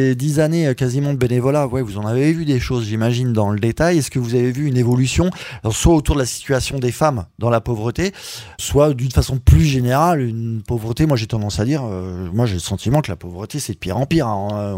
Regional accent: Paris, Île-de-France, France; moi je suis parisien à la base, hein, je suis ici depuis une dizaine d'années

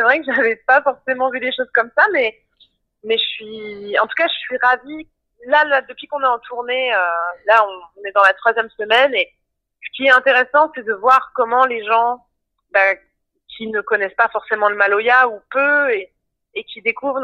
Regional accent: Madagascar; moved away as an adult; also born or lived in La Réunion / Africa; Moi, je suis née à La Réunion, mais j'y ai pas grandi. J'ai grandi en Afrique et à Madagascar. Je suis revenue à 18 ans.

